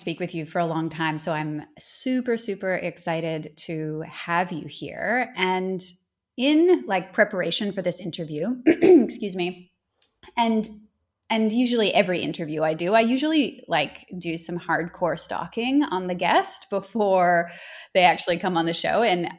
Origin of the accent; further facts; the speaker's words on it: Canada; Obviously, I'm from Canada.